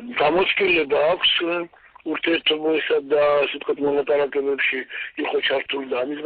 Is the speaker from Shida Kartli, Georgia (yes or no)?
yes; Tskhinvali, Shida Kartli, Georgia; მე თვითონ პირადად ცხინვალელი ვარ და ქონია ურთიერთობა ერთ ქალაქში ვიზდებოდით